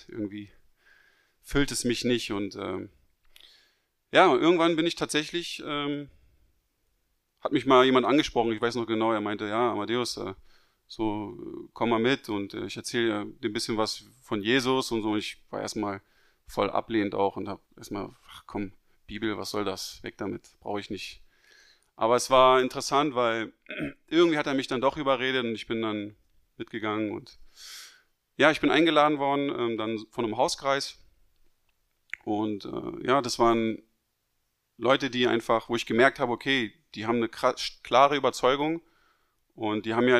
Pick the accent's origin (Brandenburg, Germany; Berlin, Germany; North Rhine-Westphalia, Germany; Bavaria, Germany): Berlin, Germany; Also ich bin in Berlin groß geworden, bin 31 Jahre alt, meine Familie väterlicherseits kommt aus Griechenland. Meine Mutter ist deutsch. Und ja, ich komme aus einer sehr, sage ich mal, freidenkenden Künstlerfamilie.